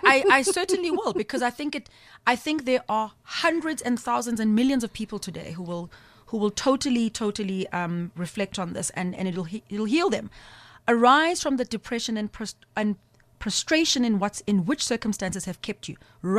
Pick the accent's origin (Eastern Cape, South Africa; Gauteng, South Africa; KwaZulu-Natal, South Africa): KwaZulu-Natal, South Africa; Umlazi; my story is that I'm a young girl from Natal. I'm from Mlazi, and I had dreams.